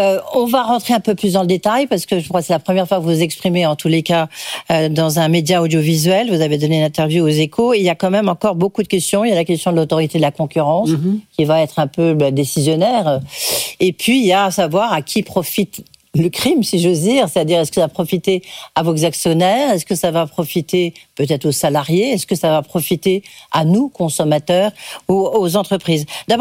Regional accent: United States; le football tel qu'il est joué chez nous aux États-Unis

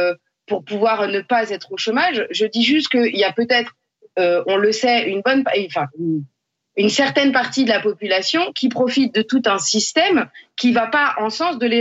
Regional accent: Île-de-France, France; moved away as an adult; je suis issue de la région parisienne, je suis née dans les Yvelines, j'y ai vécu pendant quasiment 30 ans, ça fait très peu d'années que je suis arrivée dans le Morbihan.

